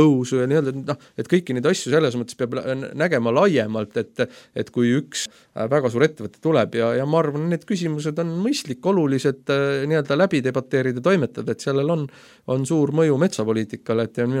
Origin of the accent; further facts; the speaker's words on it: Southeast Estonia, Estonia; ma olen pärit Kagu-Eestist.